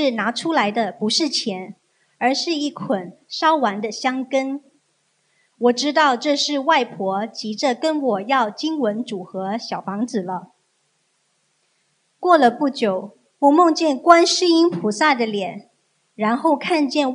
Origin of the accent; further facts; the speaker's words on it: Finland; 我是来自芬兰的